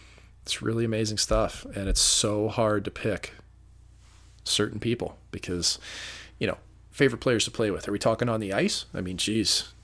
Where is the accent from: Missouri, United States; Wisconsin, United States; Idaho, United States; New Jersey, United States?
Missouri, United States; St. Louis; I had some friends there that night from my hometown of St. Louis.